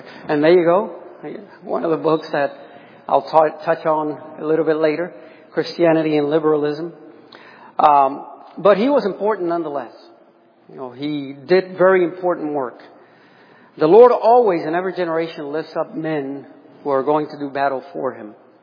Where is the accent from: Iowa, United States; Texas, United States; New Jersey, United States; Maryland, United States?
Maryland, United States; Baltimore; those of you who know us know that we came from Baltimore ourselves, from that area, 16 years ago.